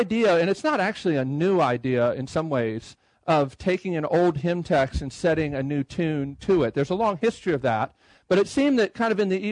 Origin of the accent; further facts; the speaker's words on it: Baltimore, Maryland, United States; Though I'm from the Baltimore area, so I've known about folks from Sovereign Grace from years ago.